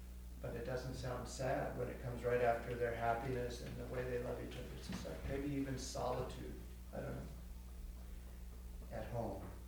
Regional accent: Seattle, Washington, United States; now in Spokane, United States; I grew up in Seattle, and it was this grand city, and I just loved Seattle.

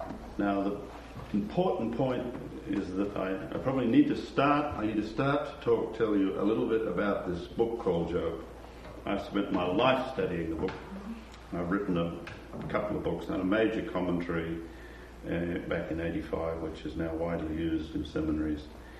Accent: Australia; Now, I'm from Australia, and most of you probably know where Australia is, but probably know very little about it.

